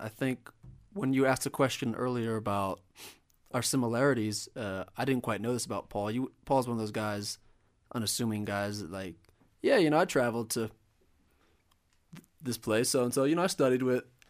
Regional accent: Maryland, United States; growing up in Maryland

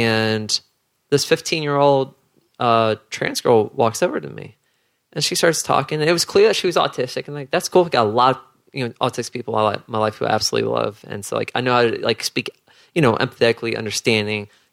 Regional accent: the South, United States; We didn't have anyone in a position of power looking out for our rights when we were growing up in the South.

